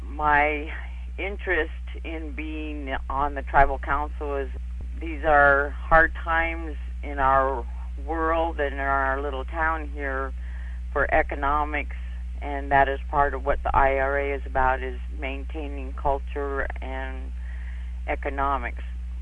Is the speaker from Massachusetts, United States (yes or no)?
no; Hoonah, Alaska, United States; I'm from the Dukdane Tong clan out of Huna, where my mother is from.